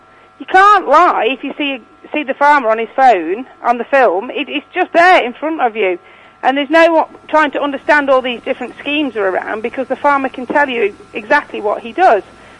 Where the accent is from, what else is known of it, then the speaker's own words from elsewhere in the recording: Leek, West Midlands, United Kingdom; how it got taken away in Leek, in my hometown.